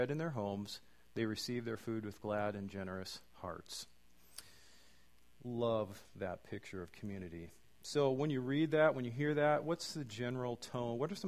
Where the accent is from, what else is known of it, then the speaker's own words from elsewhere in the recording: Duvall, Washington, United States; and I'm from Duval, so there's kind of this culture clash a little bit.